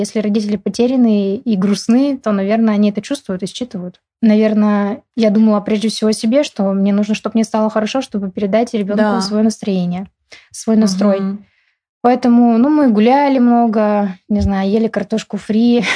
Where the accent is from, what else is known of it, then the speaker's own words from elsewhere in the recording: Asbest, Sverdlovsk Oblast, Russia; Я родом из города Асбеста. Это Свердловская область.